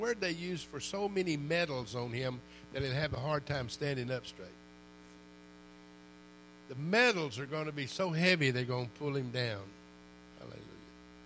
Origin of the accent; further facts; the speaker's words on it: Texas, United States; I come from West Texas, man. The biggest word I know is mayonnaise.